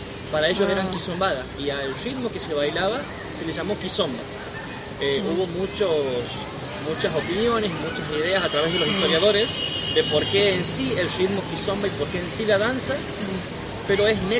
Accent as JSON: {"language": "Spanish", "region": "Santiago del Estero", "country": "Argentina", "said": "Nosotros somos de Santiago del Estero, en el centro del país, mucho calor. Los dos somos de Santiago, nos hemos conocido en Santiago hace 4 años."}